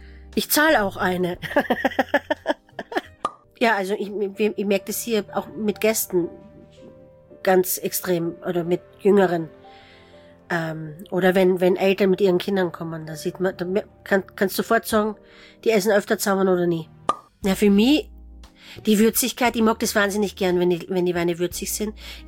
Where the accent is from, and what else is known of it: Styria, Austria